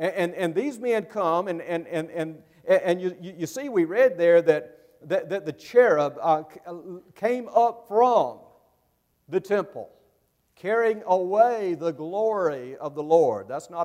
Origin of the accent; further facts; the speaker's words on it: Sumter, South Carolina, United States; From South Carolina originally, my wife Maria is right here. We're both from Sumter, South Carolina.